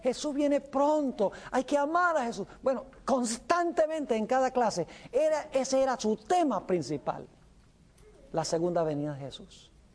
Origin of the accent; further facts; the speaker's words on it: Venezuela; now in United States; En Venezuela jugaban era béisbol, y yo me crié fue en Venezuela